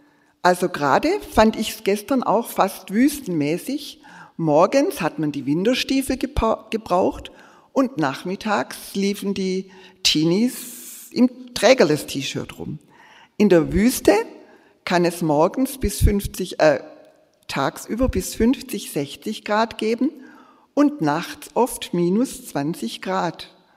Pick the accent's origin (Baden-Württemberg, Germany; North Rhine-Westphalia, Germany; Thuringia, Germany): Baden-Württemberg, Germany; Filderstadt; bin ein bisschen importiert, ich bin nicht immer hier, ich komme aus Filderstadt. Normalerweise bin ich dort